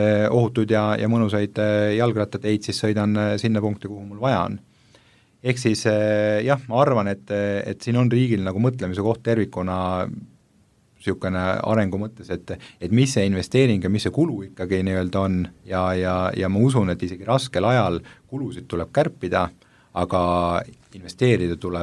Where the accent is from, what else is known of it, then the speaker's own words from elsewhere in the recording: Paide, Järva County, Estonia; alles siin mõned aastad tagasi meil on ka Paides , kus me ise pärit oleme